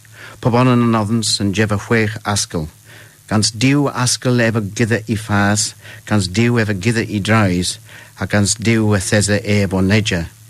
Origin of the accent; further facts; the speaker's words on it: London, United Kingdom; I'm from London, but the first Celtic language that I learned actually was Cornish when I was 15.